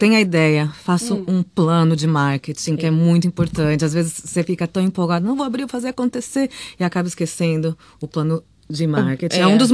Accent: Brazil; Sendo brasileiro, a gente tem uma comunicação melhor, a gente tem a humildade, a simplicidade.

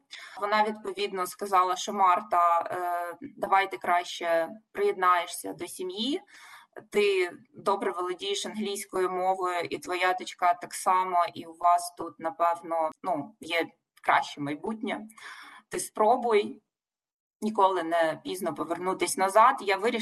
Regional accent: Truskavets, Lviv Oblast, Ukraine; also born or lived in Kyiv; Сама я родом з Західної України, з такого мальовничого маленького містечка Трускавець. Але насправді, напевно, половину свого життя я все-таки провела в столиці України, в Києві

